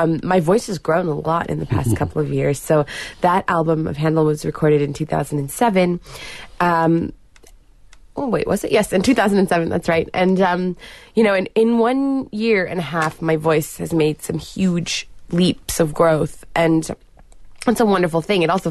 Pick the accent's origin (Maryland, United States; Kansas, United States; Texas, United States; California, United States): California, United States; Los Angeles; I did do other things as a teenager growing up in Los Angeles.